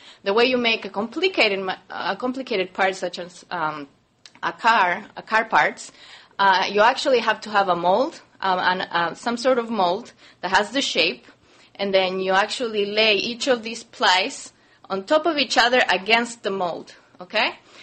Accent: Uruguay; moved away; I'm originally from Uruguay. I moved here 11 years ago

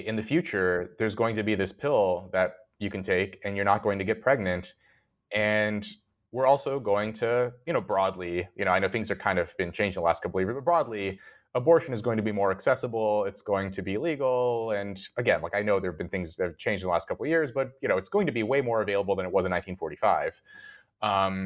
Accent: Red Bluff, California, United States; guys I grew up with in Red Bluff

